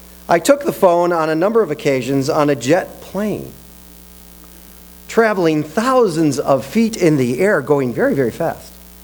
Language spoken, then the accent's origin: English; Chicago, Illinois, United States; I grew up in Chicago and was born on the South Side.